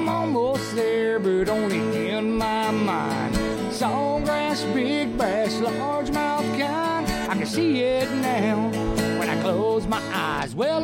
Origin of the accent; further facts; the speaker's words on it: Okeechobee, Florida, United States; I was born in Okeechobee down there, and I'm a Florida native, Florida cracker here, what they call us. I'm third generation stucco man, so I started a new business here, Central Florida Plastering.